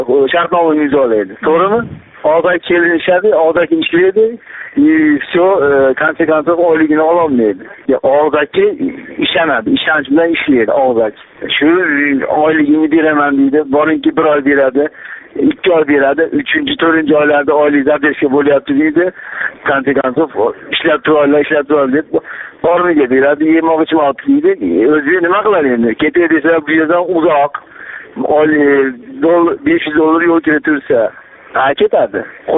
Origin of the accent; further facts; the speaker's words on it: Andijan, Andijan Region, Uzbekistan; now in Vladivostok, Russia; biz mana Vladivostokda ishlayman, Andijondanman o'zim.